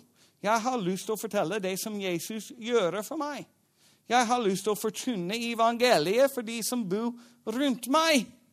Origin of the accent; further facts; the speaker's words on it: United States; Da jeg var hjemme i Amerika, og nå er det for 2 år siden